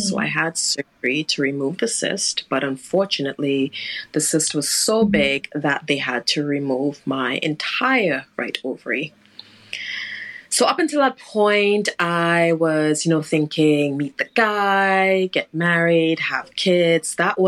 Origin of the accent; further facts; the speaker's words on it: Trinidad & Tobago; also born or lived in Canada; I was born in June, and I believe by October of the same year, they were out of Canada. came to Trinidad and grew up, went to, you know, primary school, secondary school at St. Joseph's Convent, up the hill in St. Joseph.